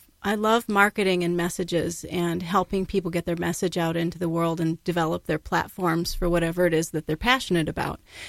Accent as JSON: {"language": "English", "town": "Bettendorf", "region": "Iowa", "country": "United States", "tie": "born or raised there", "also_born_or_lived": "Minnesota, United States", "said": "So I'm from Iowa. I was born in Minnesota and raised in the Quad Cities, which is Bettendorf, Iowa."}